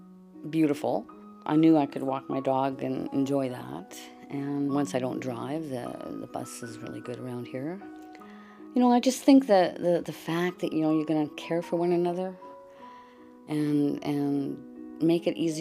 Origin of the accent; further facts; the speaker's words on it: Winnipeg, Manitoba, Canada; born there; I was born in Winnipeg. I've lived elsewhere. 12 years of my life, but most of my life I'm Winnipegger.